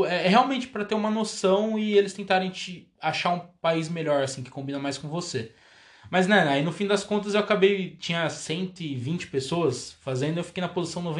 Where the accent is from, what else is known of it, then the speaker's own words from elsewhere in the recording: Brazil; A gente, como brasileiro, né? A gente tem essa cultura de ser mais.